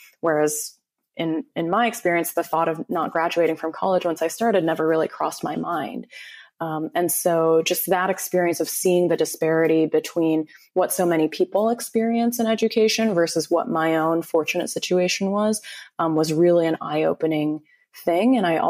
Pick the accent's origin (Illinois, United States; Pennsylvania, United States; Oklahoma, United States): Illinois, United States; now in San Francisco, United States; No, so I'm actually from the Chicago suburbs. I grew up there for all of my life up until college. And yeah, that was my childhood, just a Midwest suburban girl, actually.